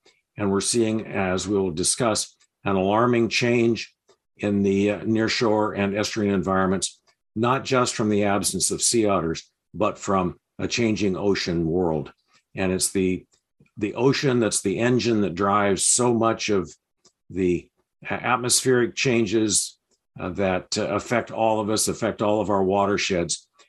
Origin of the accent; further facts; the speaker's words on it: North Bend, Oregon, United States; And like Jeff, I grew up in North Bend on southwestern Oregon, had relatives up and down the Coos and Curry County. So my roots go back a ways.